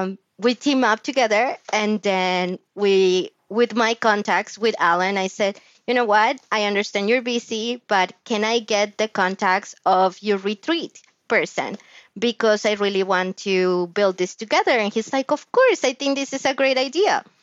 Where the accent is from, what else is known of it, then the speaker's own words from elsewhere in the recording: Colombia; first language Spanish; English is a second language; moved away as an adult; now in United States; I am Colombian. I migrated to the United States when I was 18 years old. And so that's my first language.